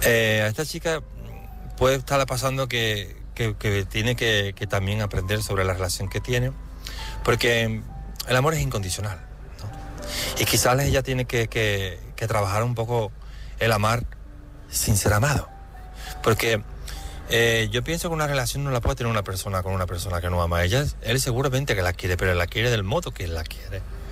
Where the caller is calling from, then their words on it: Seville, Andalusia, Spain; de Sevilla y llamo para opinar sobre el tema de esta noche